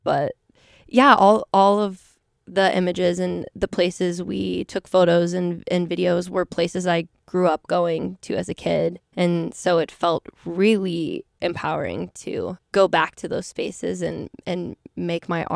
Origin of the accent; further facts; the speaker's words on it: Orlando, Florida, United States; also born or lived in Kissimmee, Florida; That is where I was born. And then I grew up in Orlando, which is maybe a 30-minute drive.